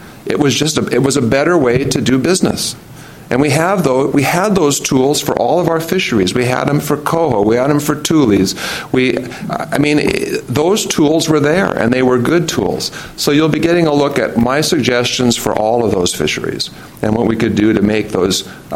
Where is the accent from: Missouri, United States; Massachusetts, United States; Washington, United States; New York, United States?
Washington, United States; Longview; from Longview, a commercial advisor.